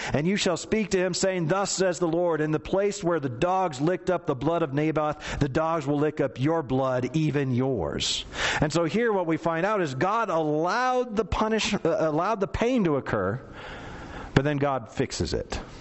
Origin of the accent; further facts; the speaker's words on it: United States; because I'm an American citizen.